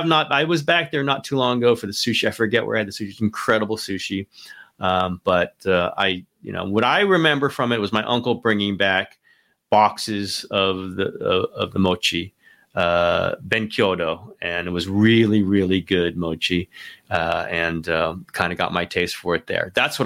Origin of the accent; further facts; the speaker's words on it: Japan; in Japan. A little bit, of course, stop in a little bit, but not a ton of time there.